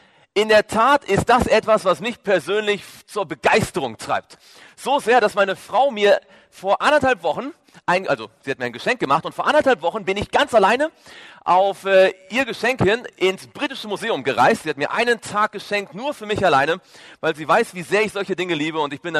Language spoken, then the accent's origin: German; Neubukow, Mecklenburg-Vorpommern, Germany; wie Sie an meiner Sprache hören können. Bin ich kein Schweizer und auch nicht mal ein Süddeutscher. Ich komme aus dem hohen Norden Deutschlands, geboren in dieser wunderschönen Stadt hier, die Sie vermutlich nicht kennen. Die Stadt heißt Neubukow, liegt so zwischen Wismar und Rostock